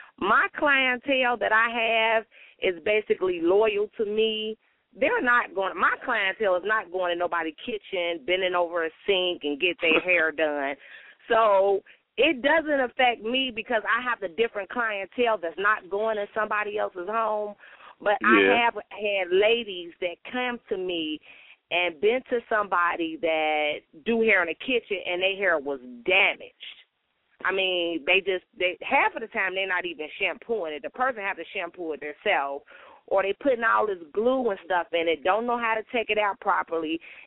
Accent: Cincinnati, Ohio, United States; from Cincinnati, Ohio.

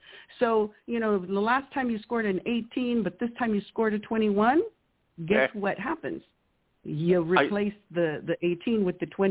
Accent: Texas, United States; now in Austin, United States; You know, I'm from South Texas. Like, I'm in Austin, but currently in Austin. But I grew up in South Texas.

